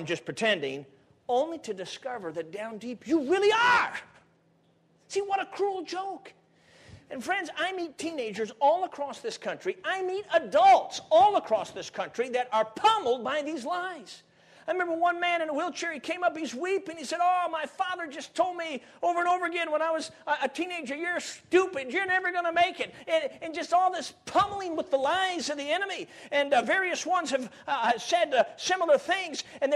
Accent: Chicago, Illinois, United States; Well, I grew up in Chicago. You know, so I'm used to the city. I am not used to the country.

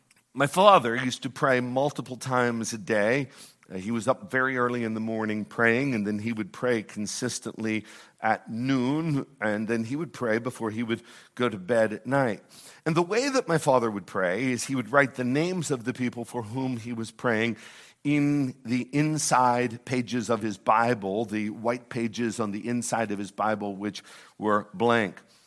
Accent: Du Bois, Pennsylvania, United States; I grew up in Du Bois, Pennsylvania, in a little church, the Du Bois Christian and Missionary Alliance Church.

